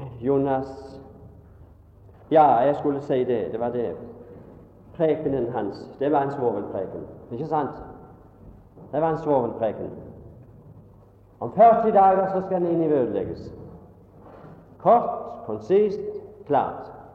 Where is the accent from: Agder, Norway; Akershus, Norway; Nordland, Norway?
Agder, Norway; Kvinesdal; Vi kjørte på spark, kan jeg huske, om kveldene fra møtene hjemme i Kvinnesdal.